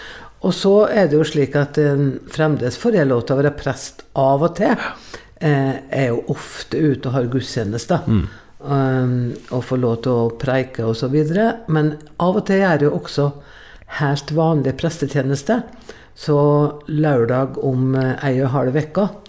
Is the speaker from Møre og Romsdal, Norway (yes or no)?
yes; Frei, Møre og Romsdal, Norway; kirka hjemme på Frei